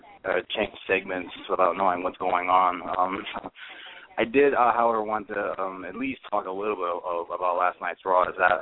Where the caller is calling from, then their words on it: San Antonio, Texas, United States; Oh, this is … San Antonio, Texas.